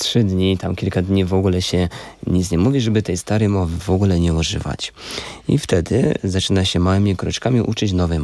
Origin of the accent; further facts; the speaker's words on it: Andrychów, Lesser Poland, Poland; Jestem z Małopolski, tak mieszkam na granicy właściwie Małopolski, z Andrychowa, dokładnie z Sułkowysku Andrychowa.